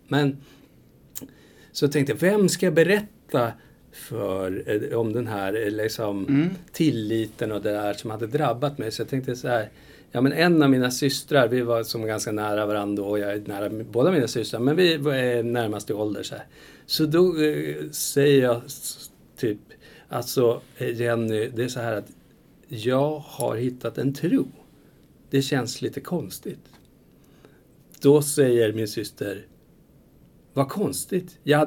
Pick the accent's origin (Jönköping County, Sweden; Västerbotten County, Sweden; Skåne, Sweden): Västerbotten County, Sweden; Umeå; Jag är från Umeå annars.